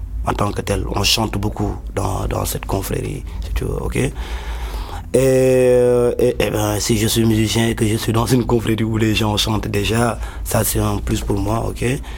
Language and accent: French; Senegal; on est des Baïfal, on n'est pas des Rastafarians qui viennent de la Jamaïque. Moi, je viens du Sénégal et on a une culture musulmane. C'est une branche soufie de la religion musulmane, le Baïfal.